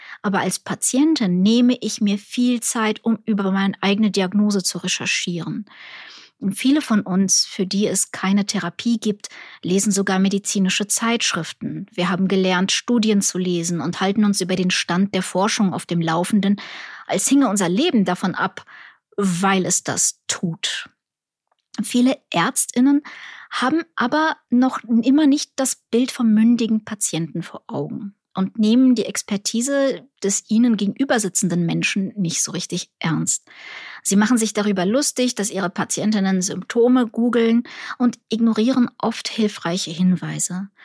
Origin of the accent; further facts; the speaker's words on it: Ukraine; Und ich komme aus der Ukraine, ich habe auch wirklich schlechte Gesundheitssysteme gesehen.